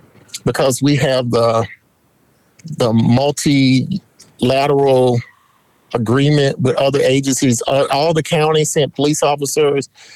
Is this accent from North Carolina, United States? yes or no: yes; Charlotte, North Carolina, United States; I remember growing up in Charlotte, and it was one of those neighborhoods where if you lived over there, people thought you had money.